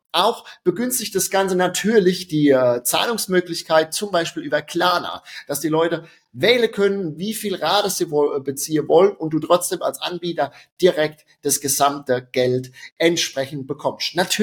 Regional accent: Rhineland-Palatinate, Germany; accent: Palatine; Wie du unschwer in meinem Dialekt hörst, bin ich Pfälzer und das ist auch gut so.

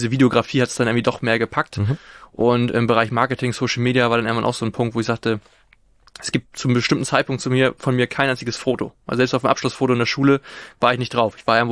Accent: Tornesch, Schleswig-Holstein, Germany; Ich bin ursprünglich in Tornisch aufgewachsen, das ist beim Kreis Pinneberg.

